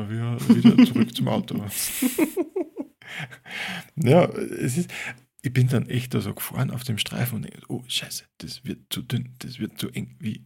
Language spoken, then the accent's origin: German; Upper Austria, Austria; ich bin aus Oberösterreich